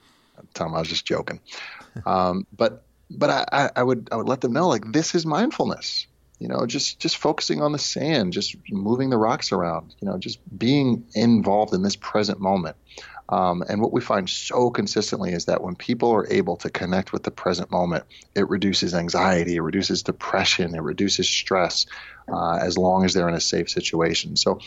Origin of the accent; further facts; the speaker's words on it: Wilmington, Delaware, United States; So we grew up in Delaware.